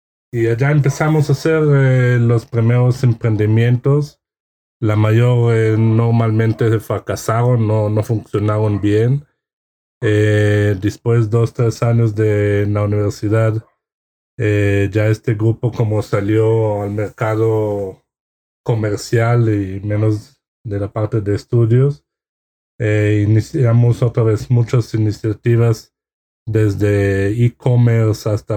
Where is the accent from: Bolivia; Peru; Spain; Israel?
Israel; moved away as an adult; now in Mexico; desde allá ya empecé a salir del país de Israel a países como España, Argentina, Colombia y hoy el día estoy aquí en México